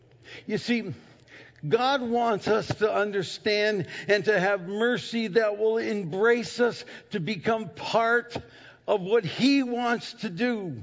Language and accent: English; Erie, Pennsylvania, United States; he came up to my hometown Erie and vacationed one summer up at Presque Isle, which is the state park in there, my hometown.